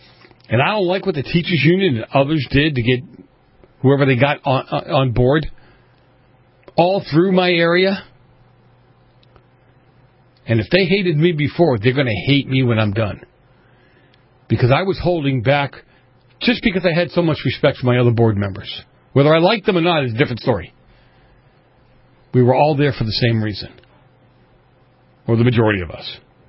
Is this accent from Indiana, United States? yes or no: no; Boston, Massachusetts, United States; I've told the story a million times growing up in Boston